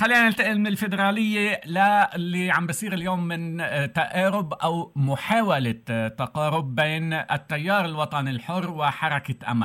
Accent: Lebanon; اللي نحنا عايشين فيها نحنا كشعب لبناني

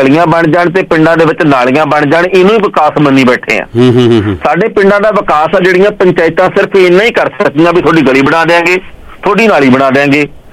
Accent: Punjab, India; ਅਸੀਂ ਸਾਰੇ ਪੰਜਾਬ ਦੇ ਜੰਮੇ ਜਾਏ ਆ, ਪੰਜਾਬ ਦੀ ਮਿੱਟੀ ਦੇ ਵਿੱਚ ਖੇਡੇ ਆ, ਵਧੀਆ ਫੁੱਲੇ ਆ

